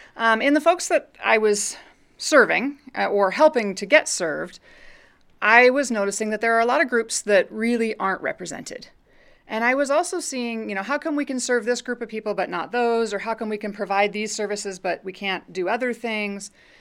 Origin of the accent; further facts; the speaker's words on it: Spokane, Washington, United States; I grew up here in Spokane. Came here as a baby when my dad was being laid off from Boeing, and he got a job here at the city of Spokane.